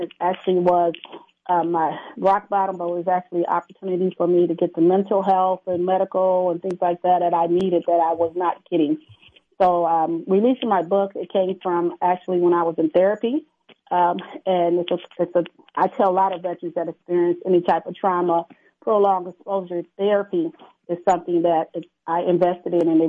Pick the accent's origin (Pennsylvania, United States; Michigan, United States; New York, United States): Michigan, United States; Grand Rapids; It's the 101st parade there in Grand Rapids, Michigan, which happens to be my hometown.